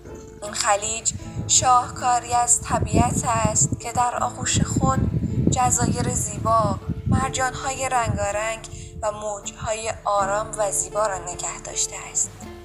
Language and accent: Persian; Iran; به عنوان یک ایرانی همیشه احساس افتخار میکنم که خلیج فارس جزء میراث فرهنگی و طبیعی کشورمون